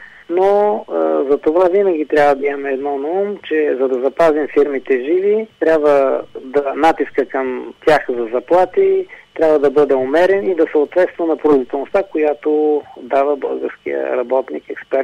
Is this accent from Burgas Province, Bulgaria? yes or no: no; Blagoevgrad, Blagoevgrad Province, Bulgaria; born there; Аз случайно или не, но съм роден в Благоевград.